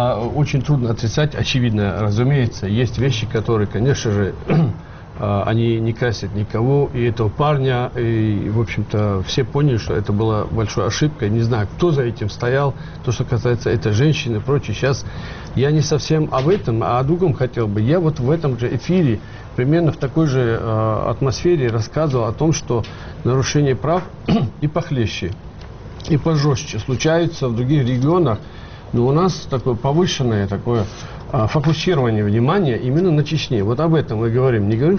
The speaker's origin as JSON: {"language": "Russian", "town": "Grozny", "region": "Chechnya", "country": "Russia", "tie": "born there", "said": "я знаю чеченцев, я там родился в Грозном."}